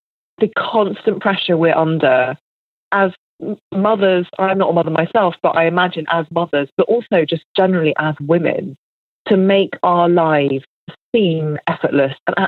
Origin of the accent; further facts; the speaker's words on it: Northern Ireland, United Kingdom; accent: English; also born or lived in England; age 4, we moved from England to Ireland, to Northern Ireland, actually. And at the time, it was 1982